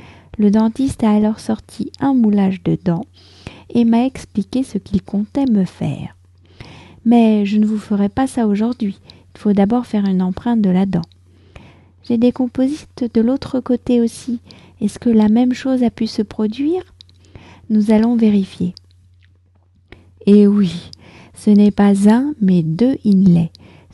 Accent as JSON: {"language": "French", "country": "France", "said": "je suis française, j'habite près de Paris"}